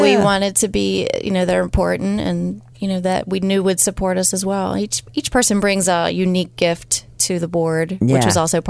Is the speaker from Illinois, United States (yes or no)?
no; Forest Hill, Maryland, United States; We're from Forest Hill.